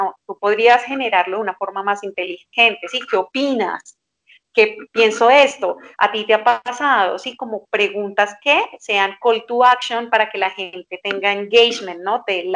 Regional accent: Colombia; now in Mexico; México porque es donde estoy y quiero estar, y Colombia pues porque soy de Colombia y podría trabajar y regresarme a trabajar allá en cualquier momento.

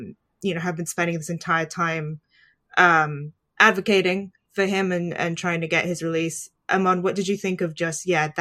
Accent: United States; I remember watching all the American campus protests, which I think as like an American is insane to me.

